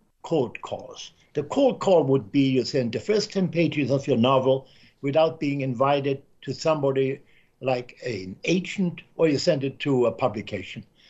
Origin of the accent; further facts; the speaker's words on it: Munich, Bavaria, Germany; English is a second language; So I was born in the Second World War. I have some very dim memory of the Second World War in Munich. We got bombed.